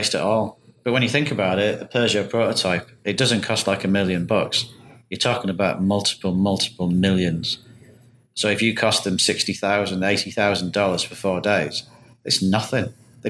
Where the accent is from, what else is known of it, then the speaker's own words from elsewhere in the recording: United Kingdom; moved away; Well, when I left, I was from the United Kingdom and sometime known as Great Britain.